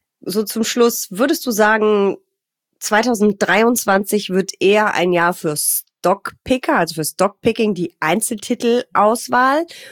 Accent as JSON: {"language": "German", "region": "Rhineland", "country": "Germany", "said": "als Rheinländerin"}